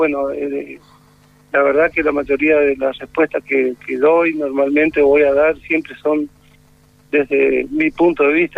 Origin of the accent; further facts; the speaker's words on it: Corrientes, Argentina; Yo soy de Corrientes y me consta que muchos años después, en la década del 90, recorrí el interior de mi provincia